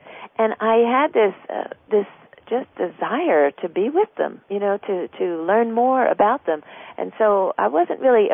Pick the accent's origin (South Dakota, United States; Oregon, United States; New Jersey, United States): New Jersey, United States; I was raised in New Jersey, and you just don't go into the ocean there.